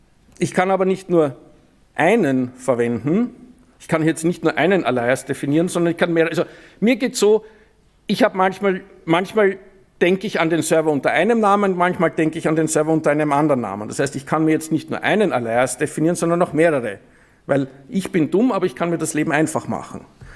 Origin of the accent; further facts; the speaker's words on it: Austria; Ich bin Österreicher, ich darf das.